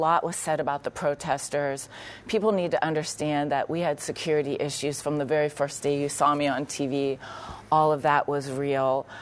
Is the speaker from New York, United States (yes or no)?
no; Youngstown, Ohio, United States; I grew up in Youngstown, ended up in a tent in the middle of winter, a lot of abuse and neglect, moved 18 times before I was 12.